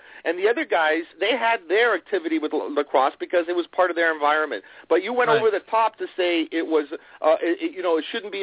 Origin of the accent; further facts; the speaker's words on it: Toronto, Ontario, Canada; growing up in Toronto